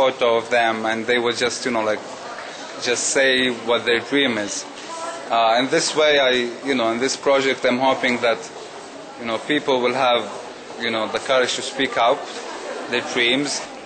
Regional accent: Bethlehem, West Bank, Palestine; I'm from Bethlehem.

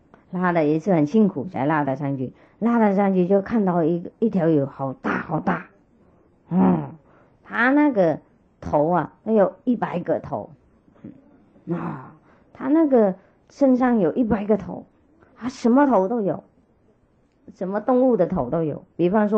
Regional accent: China; 就是因为我们中国人啊、有一些人学

